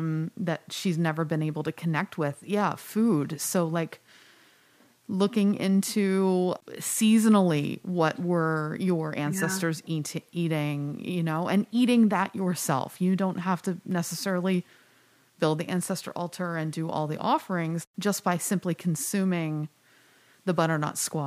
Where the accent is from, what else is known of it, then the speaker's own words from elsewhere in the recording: California, United States; I was raised in California and recently moved to Western New York.